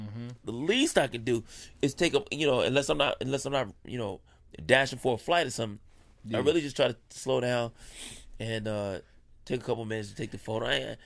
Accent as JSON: {"language": "English", "town": "Los Angeles", "region": "California", "country": "United States", "said": "but I'm from South Central LA."}